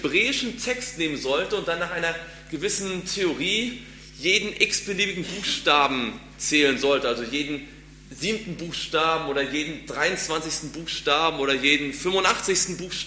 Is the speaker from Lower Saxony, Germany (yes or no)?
no; Rostock, Mecklenburg-Vorpommern, Germany; born there; now in Stuttgart, Germany; Ich bin gebürtiger Rostocker, wohne aber seit etlichen Jahren in Stuttgart.